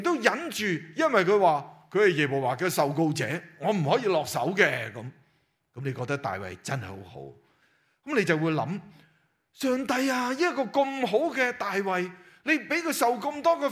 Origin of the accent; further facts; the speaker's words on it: Hong Kong; 就好似我哋香港人食咗半粒荔枝嗰种嘅感觉